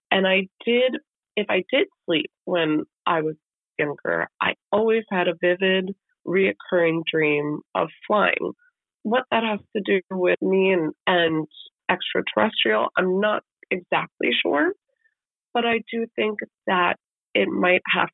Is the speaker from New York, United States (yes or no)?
yes; New York, United States; born there; So I was born in 1983 in Hudson Valley, New York.